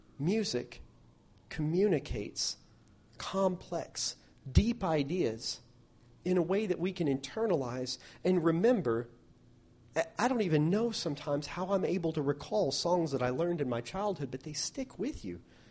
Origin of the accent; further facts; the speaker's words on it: Oklahoma, United States; You know, I grew up in Oklahoma, and in Oklahoma, there's that used to be Indian territory.